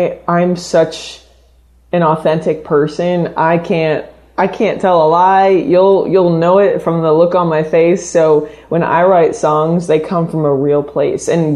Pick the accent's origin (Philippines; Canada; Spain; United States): United States; Cape Cod, Massachusetts; even though I grew up on Cape Cod, Massachusetts, miles and miles away from, you know, where … all the greats came from.